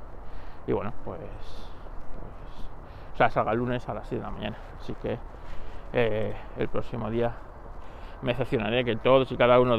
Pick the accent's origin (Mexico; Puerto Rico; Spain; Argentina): Spain; para mí, como español, es muy triste